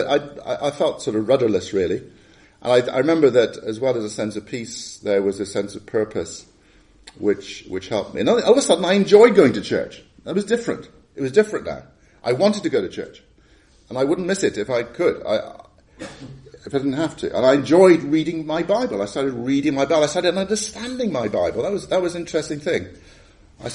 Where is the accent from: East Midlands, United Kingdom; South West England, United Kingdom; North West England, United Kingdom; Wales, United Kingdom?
Wales, United Kingdom; moved away; also born or lived in Ealing, London; I was born in Ealing, in London, of Welsh parents. My father was a Presbyterian minister of a Welsh-speaking chapel in Ealing Green, which is still going, I understand. My parents moved back to Wales when I was three